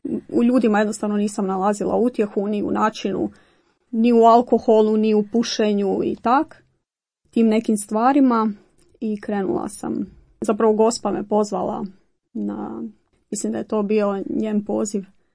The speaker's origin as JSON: {"language": "Croatian", "town": "Zagreb", "region": "City of Zagreb", "country": "Croatia", "said": "dolazim iz Zagreba, radim u bolnici"}